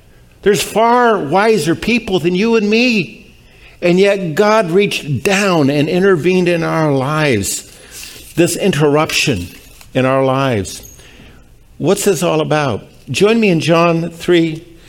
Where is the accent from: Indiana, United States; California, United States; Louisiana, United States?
California, United States; Pasadena; You know, I grew up in Pasadena and then later on with college and everything else.